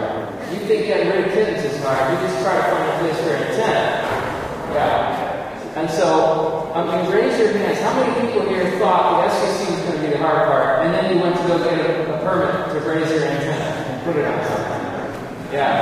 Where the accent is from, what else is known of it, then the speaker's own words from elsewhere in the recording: Florida, United States; I grew up in South Florida